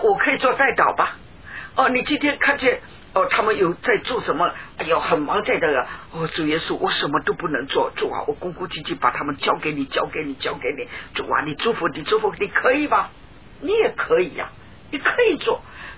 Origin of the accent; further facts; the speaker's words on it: Fuzhou, Fujian, China; 我是福州人呐、啊，福州人讲啊